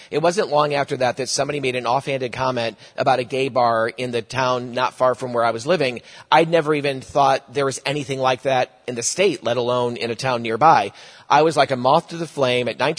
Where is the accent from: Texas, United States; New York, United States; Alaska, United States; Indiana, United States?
New York, United States; In my mid-30s, God finally brought me to a church in upstate New York, back in my hometown, where I swore I'd never go back to again